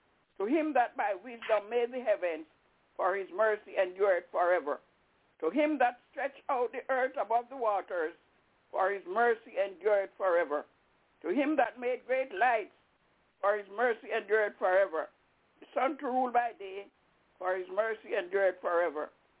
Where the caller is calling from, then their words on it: Albany, New York, United States; I'm calling from Albany, upstate New York.